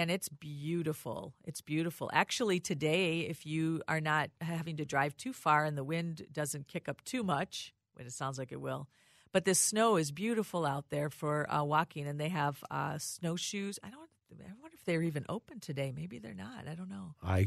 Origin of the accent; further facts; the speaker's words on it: Rochester, Minnesota, United States; I'm a Minnesotan. I was born in Rochester.